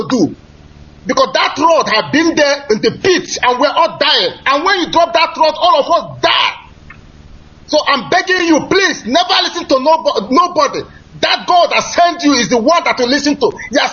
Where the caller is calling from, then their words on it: Imo, Nigeria; Yes, I'm calling from Amsterdam.